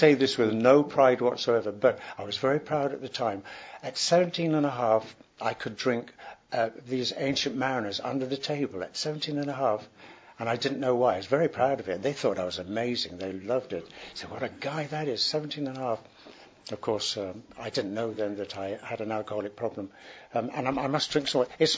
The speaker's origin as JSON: {"language": "English", "region": "Yorkshire and the Humber", "country": "United Kingdom", "accent": "Yorkshire", "said": "I had to quickly change my accent from, you know, lad, what I'm talking about, Yorkshire accent."}